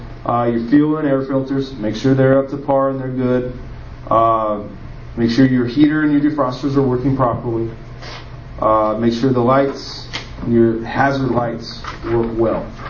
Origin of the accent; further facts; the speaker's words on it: California, United States; Okay, so I'm from Southern California, so I'm not used to this.